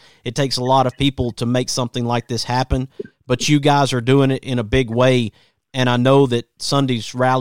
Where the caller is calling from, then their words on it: Athens, Alabama, United States; I'm coming from Athens, Alabama, so it takes me a little while.